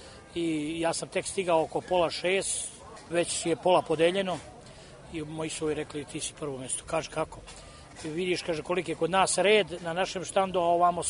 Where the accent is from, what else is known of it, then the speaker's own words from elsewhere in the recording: Serbia; a ja sam jedini bio iz Srbije.